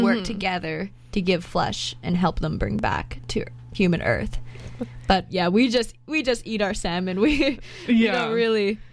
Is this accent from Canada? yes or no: yes; Coquitlam, British Columbia, Canada; I grew up in Coquitlam, which derives from an Indigenous name